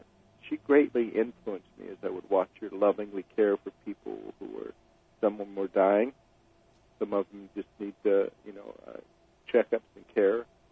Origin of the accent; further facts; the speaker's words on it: Washington, United States; I grew up in a little fishing town on the coast of Washington State, where I was sort of a wharf rat, and Tom Sawyer life, fishing boats and hunting and fishing and living on the river